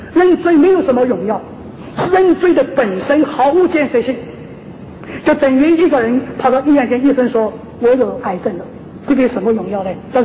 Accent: China; 我就想到在我的老家，在大陆上算是中上的家庭

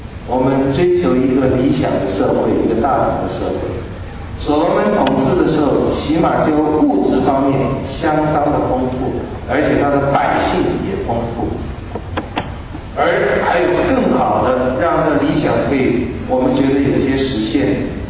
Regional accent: Taiwan; 我从台湾来，我就觉得，哎呀，我们现在台湾也很富裕，但就不大安全

